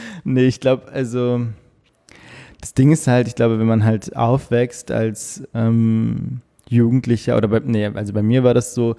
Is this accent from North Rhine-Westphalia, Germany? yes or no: yes; Cologne, North Rhine-Westphalia, Germany; Ich bin in Bilderstöckchen aufgewachsen. Das ist Escherstraße, Haltestelle, mit der 13.